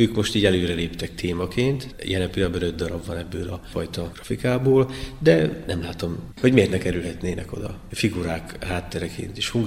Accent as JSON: {"language": "Hungarian", "town": "Boldog", "region": "Heves", "country": "Hungary", "tie": "born or raised there", "said": "én egy kis faluban nőttem fel Boldogon, 60 mellett, ami egy 3000 fős település, és hát van nekünk egy nagyon szép tájunk a háttérben a Mátrával, horgásztóval, stb."}